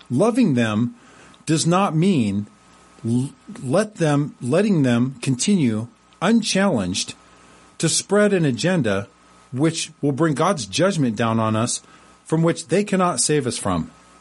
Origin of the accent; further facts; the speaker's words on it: Puerto Rico; born there; I am an American citizen that just happened to be born in an American territory, Puerto Rico. So my accent is different, and the complexion of my skin is a little bit darker